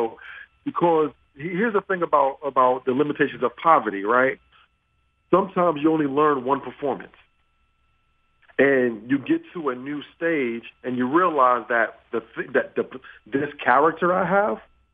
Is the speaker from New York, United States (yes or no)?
yes; Brooklyn, New York, United States; And I grew up in Bed-Stuy, Brooklyn, right?